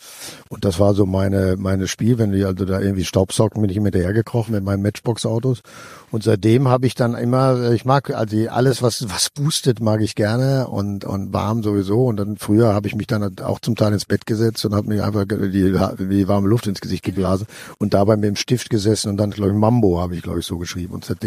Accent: Bochum, North Rhine-Westphalia, Germany; Und dann bin ich mit 2 Jahren nach Bochum gekommen. Also ich kenn nur Bochum. Also ich bin in der Friederikastraße groß geworden. Erst in Wiemelhausen groß geworden. Dann in der Friederikastraße

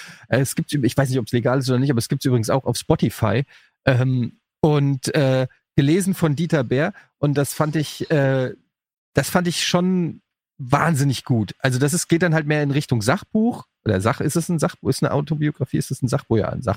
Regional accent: Frankfurt, Hesse, Germany; ich komme ja aus Frankfurt

